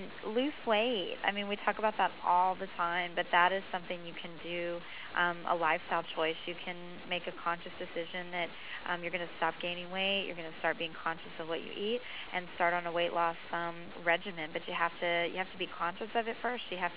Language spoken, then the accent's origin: English; Texas, United States; And I grew up in Texas, and everything's so far apart, you don't walk anywhere